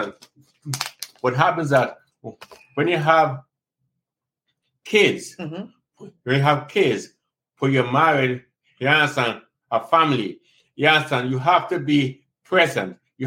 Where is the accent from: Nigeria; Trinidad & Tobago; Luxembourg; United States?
Trinidad & Tobago; I'm from Trinidad and Tobago, a Caribbean country.